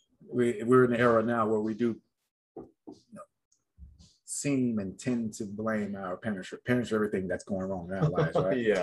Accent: Birmingham, Alabama, United States; also born or lived in New York / Florida; But I mean, because I was born in Birmingham, but I moved to New York when I was one.

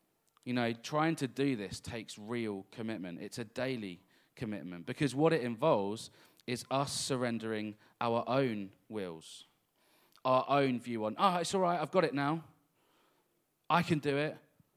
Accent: United Kingdom; And because we're British, we might not want to.

